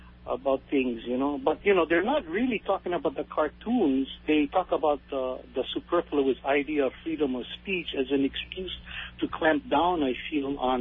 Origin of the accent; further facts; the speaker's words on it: Hawaii, United States; being born and raised in Hawaii, we make fun out of each other, yeah, as local people